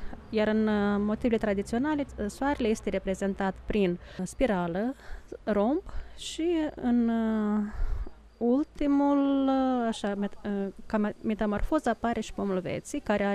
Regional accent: Moldova; sunt din Republica Moldova.

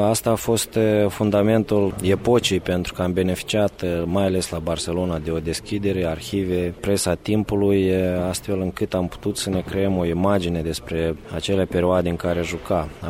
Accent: Romania; jucând la cluburi despre care noi am auzit ca români abia după 1989

